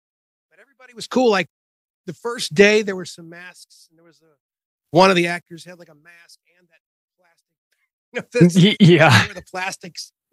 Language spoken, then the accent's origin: English; Pittsburgh, Pennsylvania, United States; And I'm from Pittsburgh. I mean, I'm used to cold weather